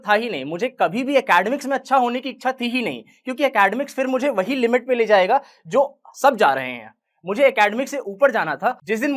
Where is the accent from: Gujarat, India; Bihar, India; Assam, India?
Bihar, India; आपको पता है कि मैं बिहार से आता हूँ